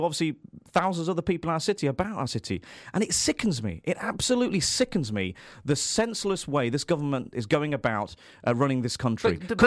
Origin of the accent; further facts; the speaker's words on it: Derby, East Midlands, United Kingdom; I mean, I'm born and bred in Derby. You know, my parents emigrated from 10,000 miles from a country that has very few public services.